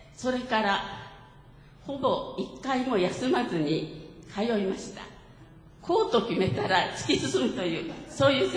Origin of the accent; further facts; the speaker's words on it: Kitakyushu, Fukuoka, Japan; 私たち夫も私も北九州市の出身なんですが